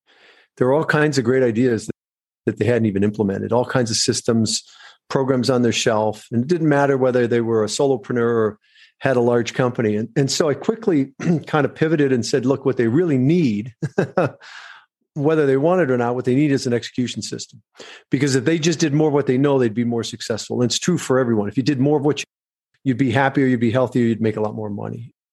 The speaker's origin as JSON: {"language": "English", "region": "Michigan", "country": "United States", "tie": "born or raised there", "said": "So I grew up in Michigan, very middle class, had an opportunity."}